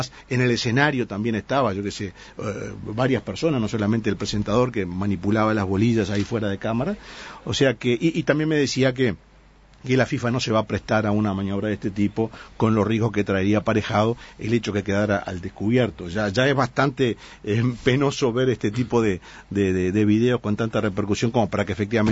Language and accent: Spanish; Uruguay; El sentimiento de alegría profunda como uruguayo de ver a la bandera, a mi país, a mi bandera allí presente.